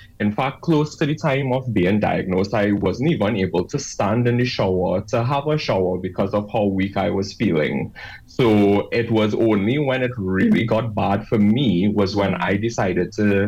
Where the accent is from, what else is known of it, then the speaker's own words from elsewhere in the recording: South Trinidad, Trinidad & Tobago; I'm 31 years old. I'm from South Trinidad. I currently reside in San Fernando.